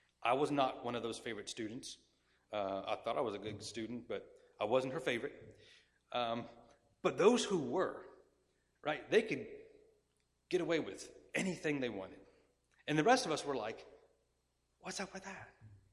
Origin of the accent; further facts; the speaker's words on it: Kansas, United States; When I was in high school, my youth group, we went to, I'm from Kansas, we went to Colorado on a missions trip.